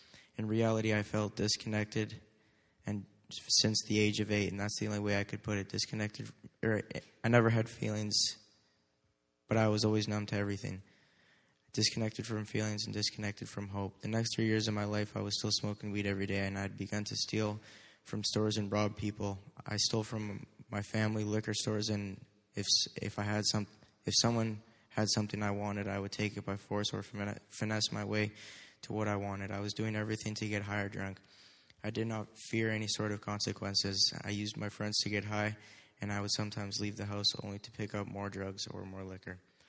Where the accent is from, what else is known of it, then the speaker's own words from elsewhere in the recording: Calgary, Alberta, Canada; born there; I was born in Calgary, Alberta in 2003. I lived in a nice house. We lived in a nice neighborhood where it was safe